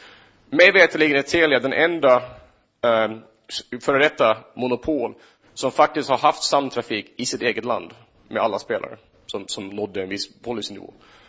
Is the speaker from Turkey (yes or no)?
no; Finland; Och eftersom jag är från Finland, det mest tydliga exemplet här.